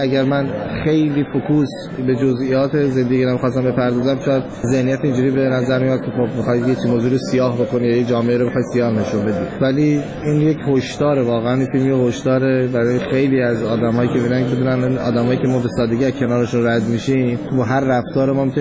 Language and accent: Persian; Abadan, Khuzestan, Iran; من آبادان انتخاب کردم به خاطر اینکه خب طبیعتا شهر خودم بود، اونجا بزرگ شدم، زیست اونجا رو میشناختم، طبیعتا به لهجهش تسلط بیشتری داشتم